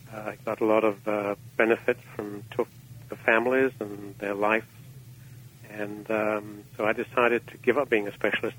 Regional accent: England, United Kingdom; I grew up in England and trained in medical school there in London

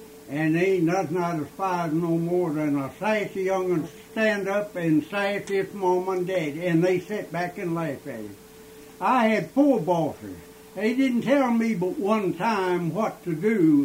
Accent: North Carolina, United States; born there; I was born in Wilkes County, Virgin Surrey County, and Ray in Orange County.

